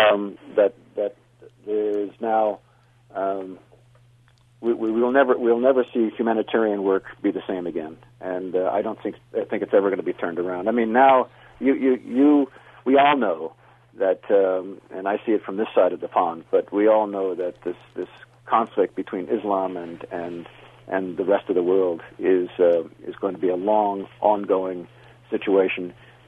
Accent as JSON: {"language": "English", "country": "United States", "said": "I mean, as an American working for a neutral release agency, I was a neutral"}